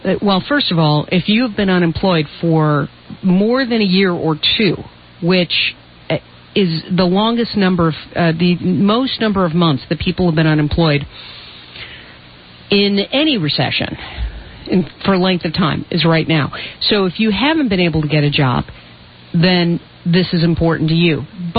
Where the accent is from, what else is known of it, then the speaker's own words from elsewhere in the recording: Chicago, Illinois, United States; And chief on the list is my hometown of Chicago